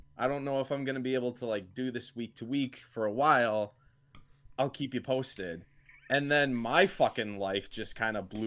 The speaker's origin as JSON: {"language": "English", "town": "Wittenberg", "region": "Wisconsin", "country": "United States", "tie": "born or raised there", "said": "I grew up in Wittenberg, Wisconsin, which is like central. That's like 30 minutes from Marshfield, and Tomahawk is another like hour and a half."}